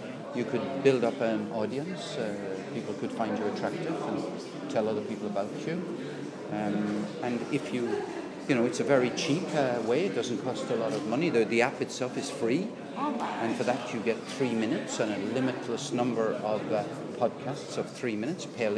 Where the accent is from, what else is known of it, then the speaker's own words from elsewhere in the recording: Ireland; also born or lived in United Kingdom; A returning, a re-migrating emigrant. I come from Ireland.